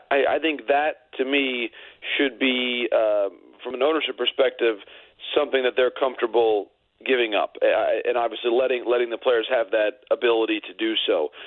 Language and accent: English; United States; as an American, someone who's been really fortunate to be born in this country